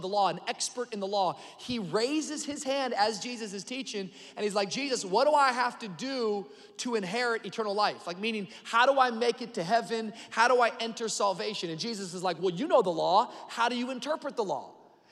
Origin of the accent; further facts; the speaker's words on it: Tacoma, Washington, United States; I grew up in Tacoma, Washington. I grew up in a Christian home. I'm 4 generations Pentecostal preacher on both sides.